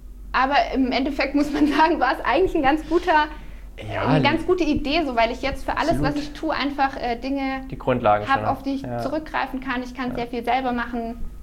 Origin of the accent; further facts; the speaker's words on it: Kuppingen, Baden-Württemberg, Germany; Ja, ich komme aus Kuppingen, also bin quasi Herrenbergerin schon seit immer. Bin dort aufgewachsen, zusammen mit 3 Brüdern.